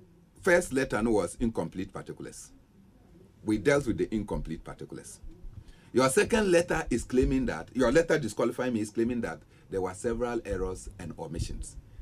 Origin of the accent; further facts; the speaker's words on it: Ghana; To me, I as a Ghanaian will say that, okay, our system probably of justice is trying to...